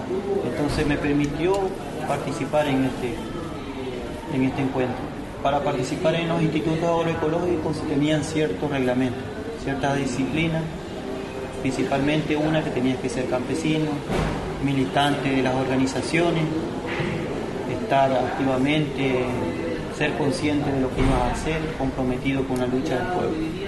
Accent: Ecuador; soy de Ecuador

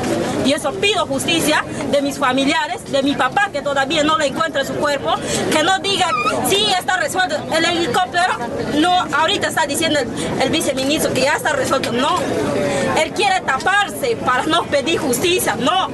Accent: Peru; Digo, siendo peruana, ¿me trata así?

